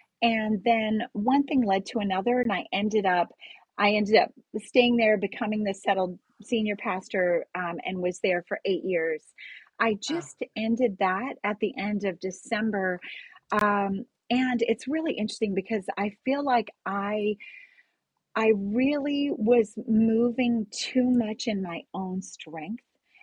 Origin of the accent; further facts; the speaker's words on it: Kenya; also born or lived in California, United States; I grew up in Kenya in East Africa. My dad's side of the family is British Kenyan.